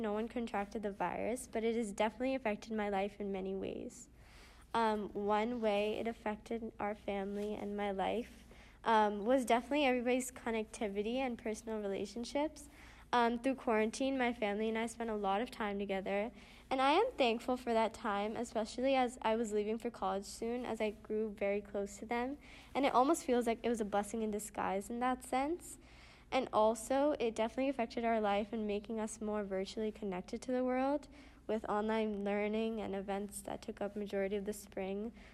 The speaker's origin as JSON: {"language": "English", "region": "Rhode Island", "country": "United States", "said": "So I'm from the state of Rhode Island, which is the smallest state in the United States."}